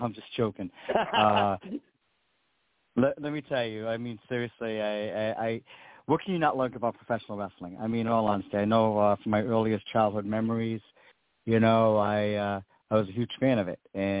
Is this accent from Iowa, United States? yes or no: no; Rhode Island, United States; And I found a really good school back in my home state of Rhode Island at the time.